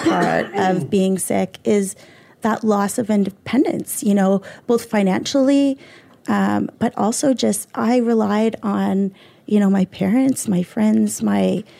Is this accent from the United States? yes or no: no; Cole Harbour, Nova Scotia, Canada; No, I'm from Cole Harbour.